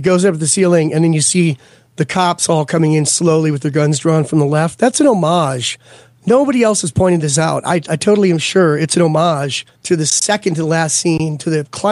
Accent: Canada; I'm French Canadian.

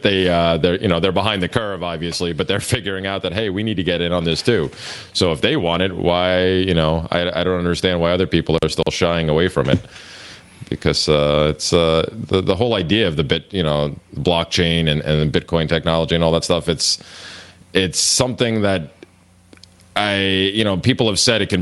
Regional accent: New York, United States; Yeah, they picked up the model of my, unfortunately, my home state, New York.

